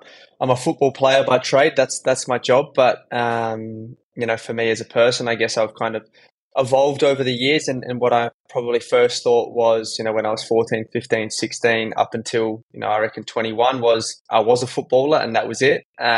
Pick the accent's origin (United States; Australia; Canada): Australia; Adelaide, South Australia; I grew up in Adelaide, a young boy playing a range of different sports.